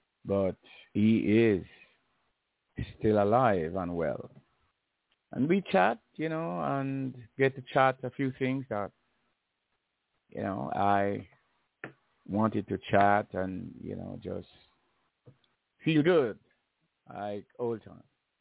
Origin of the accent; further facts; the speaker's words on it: Jamaica; We grew up together back in Jamaica.